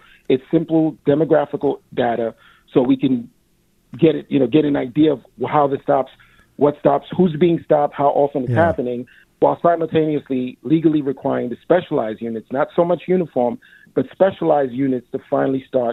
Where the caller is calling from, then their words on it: East Flatbush, New York, United States; I'm calling from East Flatbush. I'm a recently retired NYPD lieutenant